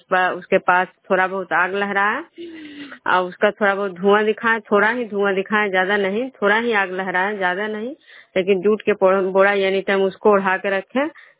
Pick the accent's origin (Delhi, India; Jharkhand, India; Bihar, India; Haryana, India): Bihar, India; Khujra; मैं विष्णुपुर ग्राम खुजरा पंचायत नालंदा जिला नगरनसा प्रखंड की निवासी हूँ।